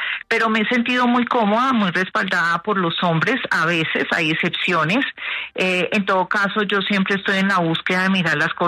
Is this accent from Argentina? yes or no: no; Pereira, Risaralda, Colombia; also born or lived in Bogotá; pues es que yo soy pereirana y bogotana por adopción